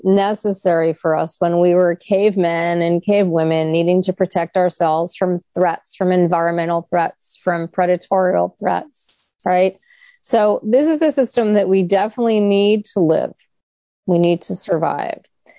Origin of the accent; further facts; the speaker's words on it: New York, United States; If we're a New Yorker crossing a street like I do frequently, being a New Yorker